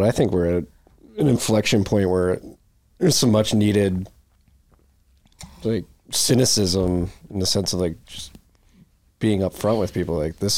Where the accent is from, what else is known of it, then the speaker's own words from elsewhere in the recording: Philadelphia, Pennsylvania, United States; I'm from Philly and went to college in the Midwest and then moved to New York.